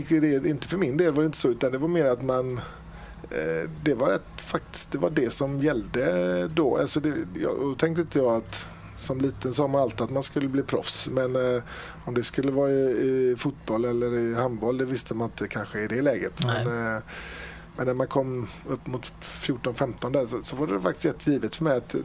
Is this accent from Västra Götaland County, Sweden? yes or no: yes; Stenkullen, Västra Götaland County, Sweden; Jag kommer från Lerums kommun, Stenkullen. Jag har gått skola i Gråbo.